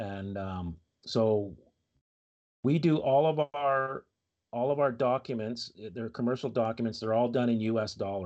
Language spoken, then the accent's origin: English; Canada; and I'm American, but I grew up in Canada.